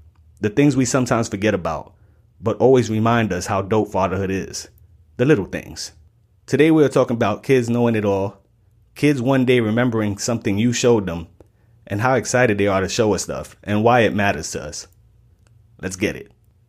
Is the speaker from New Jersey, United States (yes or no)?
no; New York City, New York, United States; I'm from the South Bronx, and how I dad? Well, that might not be the same as someone from the suburbs of Wisconsin